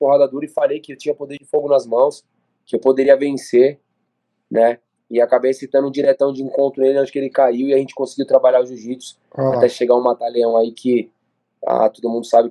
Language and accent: Portuguese; Brazil; Nós que somos brasileiros, é nosso.